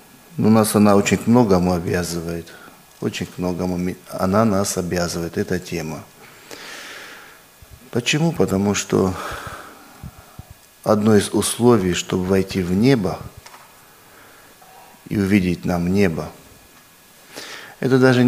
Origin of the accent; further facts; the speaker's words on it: North Ossetia–Alania, Russia; Я тоже из Осетии, живу в одном из сел. Село называется наше Октябрьское.